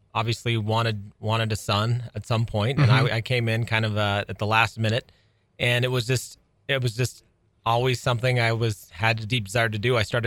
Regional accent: Oregon, United States; also born or lived in Boise, Idaho, United States; I'm from originally from Boise, Idaho, but I grew up in Oregon.

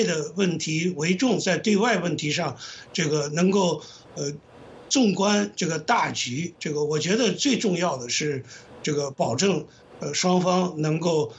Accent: United States; 我们作为美国人，我们自己的领导人

